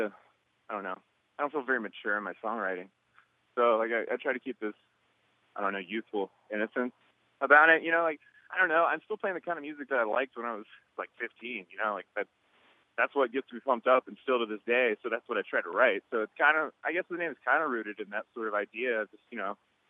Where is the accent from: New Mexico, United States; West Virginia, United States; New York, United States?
West Virginia, United States; Cowan; I'm from this small town nestled in the Central Highland region known as Cowan, West Virginia. It's in Webster County.